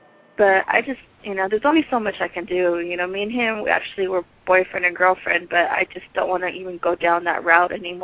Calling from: San Diego, California, United States; I'm calling from San Diego, California.

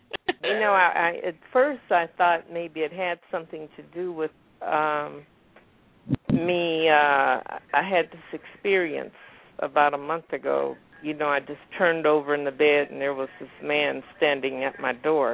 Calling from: California, United States; El Paloma, California.

